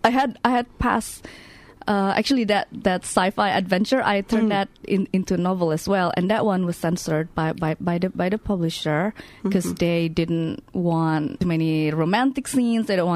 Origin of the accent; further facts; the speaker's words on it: Indonesia; I'm a novelist from Indonesia